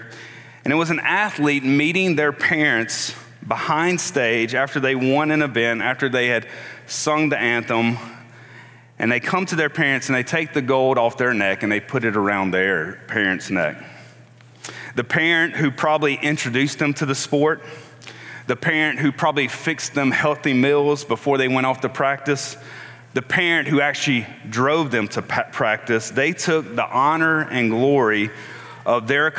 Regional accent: United States; one thing has become very clear to me in my love for other cultures is that I am clearly an American.

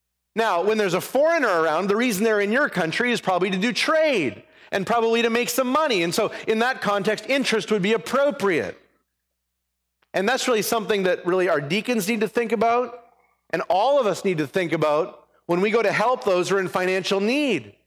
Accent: Canada; now in United States; I grew up in Canada. I've lived 15 years or so in the United States

